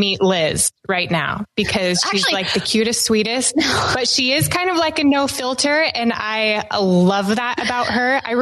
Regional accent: California, United States; I grew up in Northern California.

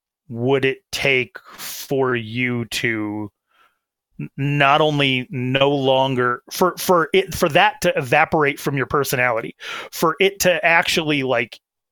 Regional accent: Sheridan, Wyoming, United States; Robbie Ryan from my hometown in Sheridan, Wyoming

